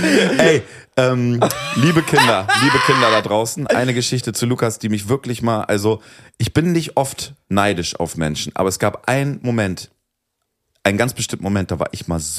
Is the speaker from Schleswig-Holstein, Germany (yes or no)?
yes; Flensburg, Schleswig-Holstein, Germany; ich bin ja in Flensburg zur Schule gegangen, neben Dänemark.